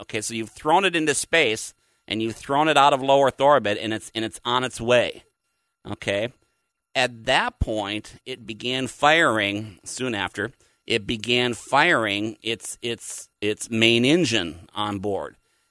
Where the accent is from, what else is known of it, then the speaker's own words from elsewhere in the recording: Minnesota, United States; When I was growing up in Minnesota, before we had the internet, before we had, you know, all this stuff going on available to us